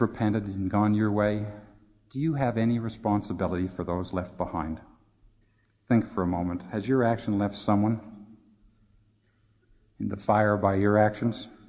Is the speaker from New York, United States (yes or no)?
yes; New York, United States; As a boy from New York, I could not understand that.